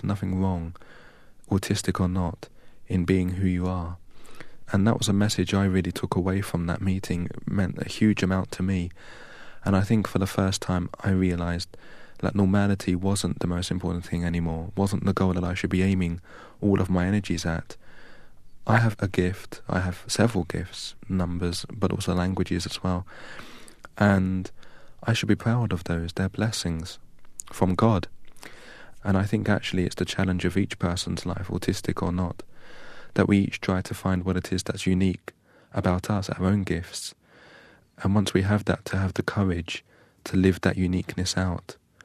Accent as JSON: {"language": "English", "region": "England", "country": "United Kingdom", "said": "\"Aš esu iš Anglijos, I'm from England.\""}